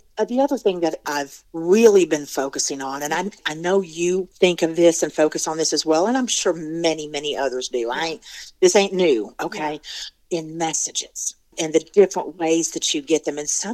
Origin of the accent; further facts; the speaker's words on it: Huntsville, Alabama, United States; because I was born in Alabama. This is where I'm from.